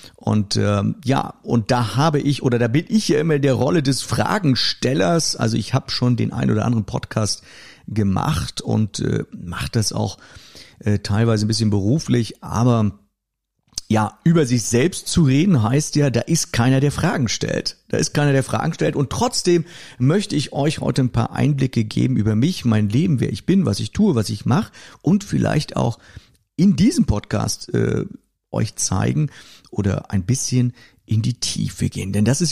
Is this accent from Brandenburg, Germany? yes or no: yes; Brandenburg, Germany; ich bin ja sehr oft umgezogen in meinem Leben, aber größtenteils aufgewachsen in Brandenburg.